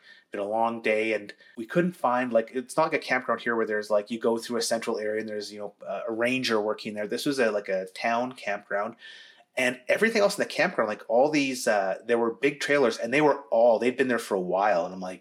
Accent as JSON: {"language": "English", "country": "Canada", "said": "We tell them we're Canadian."}